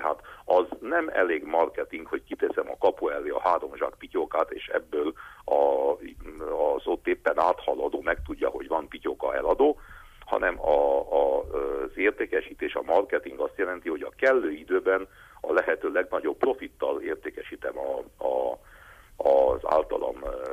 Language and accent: Hungarian; Székely Land, Romania; nem csak Erdélyben, nem csak otthon a Székelyföldön